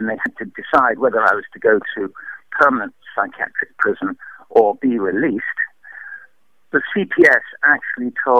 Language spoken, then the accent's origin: English; Taunton, South West England, United Kingdom; born there; also born or lived in Guernsey / South Wales; I was born in Taunton, and I was a veterinary surgeon in Taunton in Somerset.